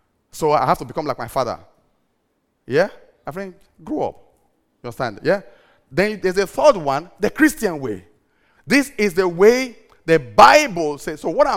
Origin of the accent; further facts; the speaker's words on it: Benin City, Edo, Nigeria; This is marriage based on the city I'm from. Yeah? I'm from Benin.